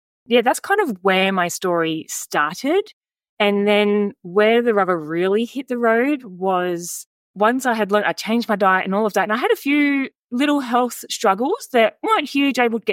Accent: Sydney, New South Wales, Australia; So I was born and raised in Southwest Sydney, like right in suburban, you know, not the city, but in the suburbs.

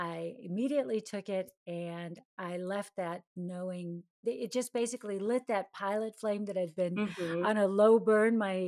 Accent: United States; moved away as an adult; now in Germany; So, yes, I am an American actor. I was a professional actor in the States

